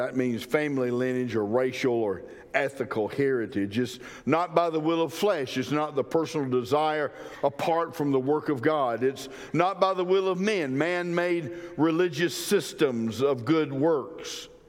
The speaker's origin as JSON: {"language": "English", "town": "Brooks County", "country": "United States", "tie": "born or raised there", "said": "because I grew up in Brooks County, and when I go back, some people know me."}